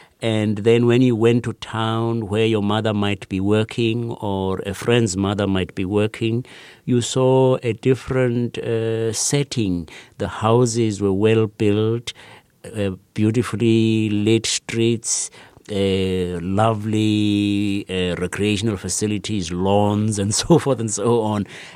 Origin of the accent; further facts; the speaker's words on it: Johannesburg, Gauteng, South Africa; I grew up in the province called the Transvaal, which is one of the four provinces of the Republic of South Africa, mainly in and around Johannesburg.